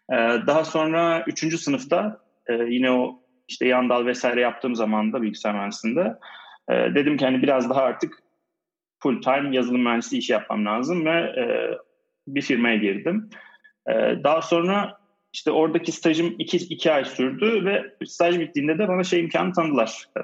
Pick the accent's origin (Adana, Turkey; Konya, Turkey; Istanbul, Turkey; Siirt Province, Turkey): Istanbul, Turkey; now in Ankara, Turkey; 8 sene oldu Ankara'ya geldim. Ondan önce doğma büyüme İstanbul'dayım aslında. Handan Hayrettin Yelkanat diye Anadolu Meslek Lisesi var Amaltepe'de. Oradan mezun oldum. Daha sonra Ankara'ya ODTÜ'ye bilgisayar öğretmenliği bölümüne geldim. 2010 yılında.